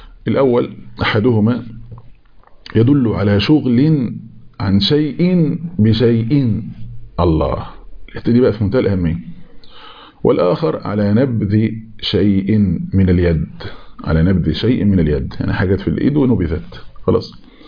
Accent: Egypt; accent: Egyptian; انا بتكلم على اللهجه المصريه يعني، لان طبعا احنا لهجتنا لهجه وسط كده يعني ما بين اللهجات

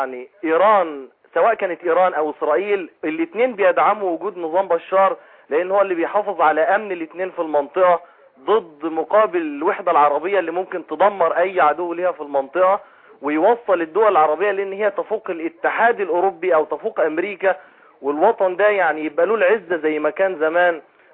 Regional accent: Egypt; اللي هو يعني الطفل عندنا في مصر

